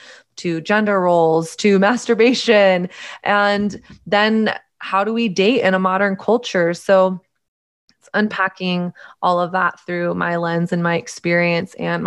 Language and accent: English; Southern United States, United States; it's my story of growing up in Southern conservative Christian culture in the height of the purity movement.